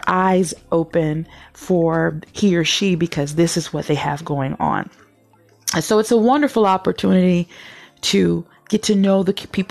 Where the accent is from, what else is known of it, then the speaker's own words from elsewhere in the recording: Toledo, Ohio, United States; I grew up here in Toledo, born and raised.